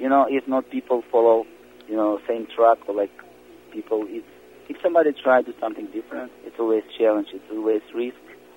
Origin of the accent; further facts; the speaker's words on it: Ukraine; English is a second language; moved away as an adult; I was born in Ukraine, and I started to learn the ballet from my young age, 10, 12 years old